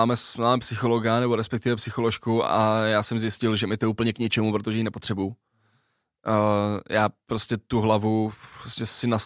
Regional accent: Plzeň, Plzeň Region, Czechia; když jako soplák malej jsem plaval u nás v Plzni

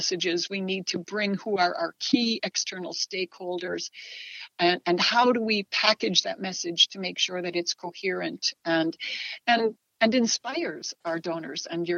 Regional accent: United States; Like so many, I grew up in the United States, but like so many, students here, we had missionaries who would come in.

